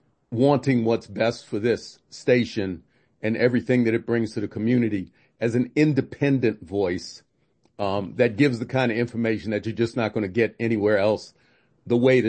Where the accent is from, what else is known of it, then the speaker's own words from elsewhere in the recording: New York, United States; Just real quick, I grew up in New York. So WBAI was my station and I had a special relationship with it.